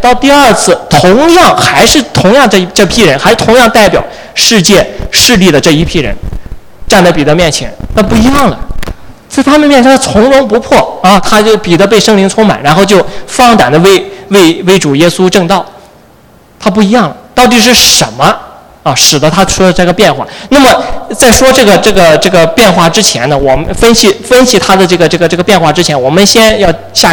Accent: Shanghai, China; 因为我在小时候在闸北长大的啊

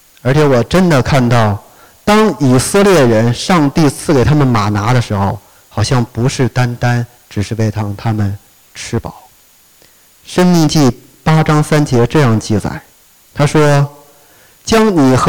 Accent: China; 你知道我们中国人有四大基本需要，叫衣食住行。

